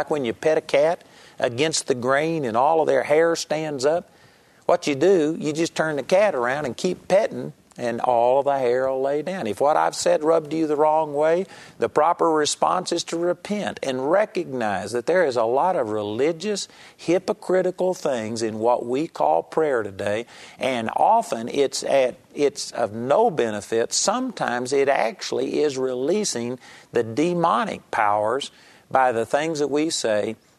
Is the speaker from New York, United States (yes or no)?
no; Texas, United States; I grew up in Texas, and they all talked with the Texan accent, and they were kind of rednecks, and they talked Texan.